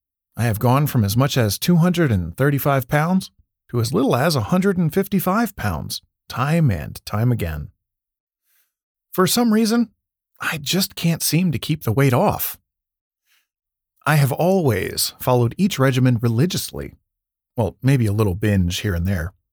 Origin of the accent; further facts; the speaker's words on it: Vermont, United States; I grew up in Vermont's apple country.